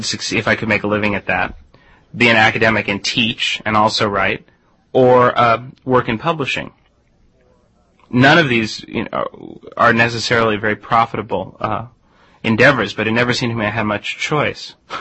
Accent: Stanford, California, United States; My father has taught for many years at Stanford Business School. And I grew up on the Stanford campus.

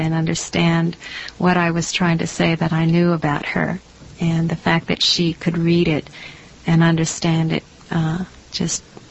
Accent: United States; even though I'm very American and I stood out like a sore thumb in China

